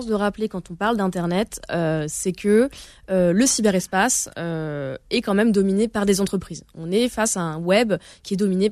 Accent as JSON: {"language": "French", "town": "Reims", "region": "Grand Est", "country": "France", "said": "voilà, moi je viens de Reims"}